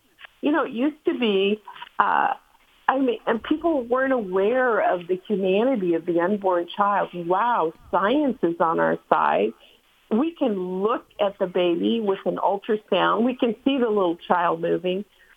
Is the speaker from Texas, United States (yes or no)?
no; Colorado, United States; That's what's on the ballot in your home state of Colorado and my home state.